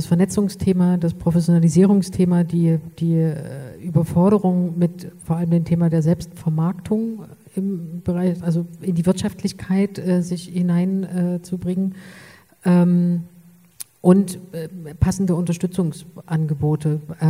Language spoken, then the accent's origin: German; Leipzig, Saxony, Germany; Ich bin Leipzigerin